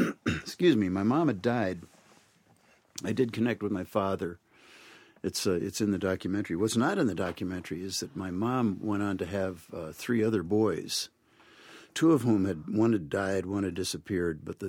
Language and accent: English; Concord, New Hampshire, United States; I grew up in Concord, New Hampshire. My daddy taught at St. Paul's School, so I was a faculty brat.